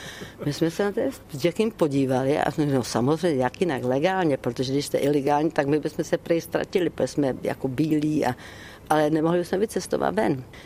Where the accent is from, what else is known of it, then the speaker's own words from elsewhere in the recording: Olomouc, Olomouc Region, Czechia; now in United Kingdom; Já i když jako mám britské občanství a žiju v Británii, tak já jsem z Moravy, z Olomouce a vždycky v srdci jsem Češka. Ale mám teďka 2 domovy.